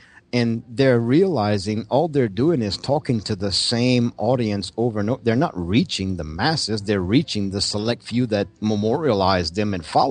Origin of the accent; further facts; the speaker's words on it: Louisiana, United States; I'm from South Louisiana.